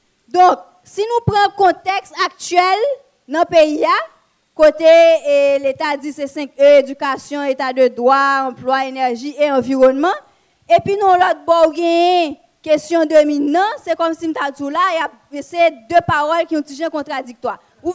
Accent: Haiti; moi-même quand je suis haïtienne je dis am fier am content suis haïtienne

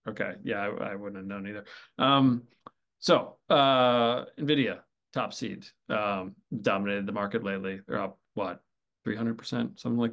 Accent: Vermont, United States; Your team plays and is among the favorites, and Vermont, in my home state, is playing Duke, and I'm going to that game Friday night.

